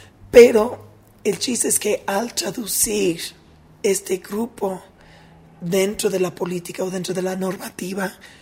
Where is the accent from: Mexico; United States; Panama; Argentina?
United States; now in Cuenca, Ecuador; Soy norteamericana estadounidense y vivo en Cuenca